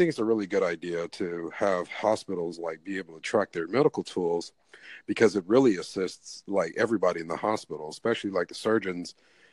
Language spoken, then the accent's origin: English; Kentucky, United States; now in Tennessee, United States; I'm from Kentucky. I live in Tennessee.